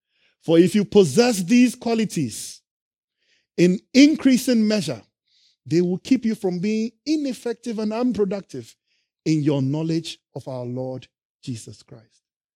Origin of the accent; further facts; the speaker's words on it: Ghana; now in United Kingdom; When I was growing up in Ghana, I used to watch them on TV and we watched old episodes of them. So when I came to England